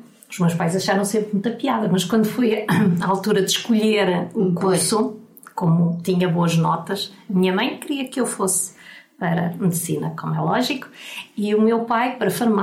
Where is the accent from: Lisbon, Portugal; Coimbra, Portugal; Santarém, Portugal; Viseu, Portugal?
Coimbra, Portugal; now in Porto, Portugal; nos somos da região de Coimbra